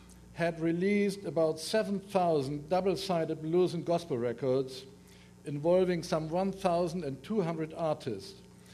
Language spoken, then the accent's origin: English; Germany; accent: German; English is a second language; You all know that I'm not an English speaker, so please bear with me and my very heavy German accent.